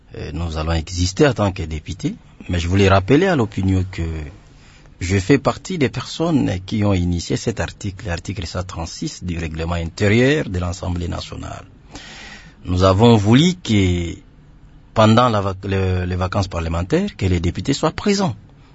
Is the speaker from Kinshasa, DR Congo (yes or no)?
yes; Selembao, Kinshasa, DR Congo; je suis natif de Selembao, donc j'ai commencé d'abord par Selembao